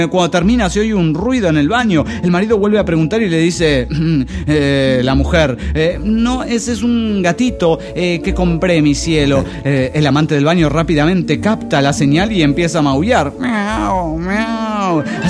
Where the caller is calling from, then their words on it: Oaxaca, Mexico; de Oaxaca, México.